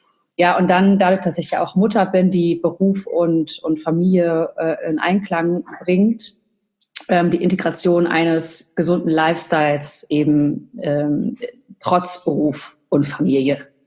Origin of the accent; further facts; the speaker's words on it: United States; now in Germany; Also ich bin Amerikanerin, ich war öfter da, auch 2 Jahre mal zur Highschool